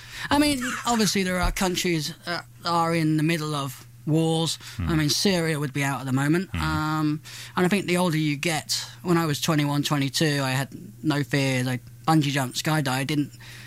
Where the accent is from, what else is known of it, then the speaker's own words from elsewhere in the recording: England, United Kingdom; I've always grown up in England, people are quite mo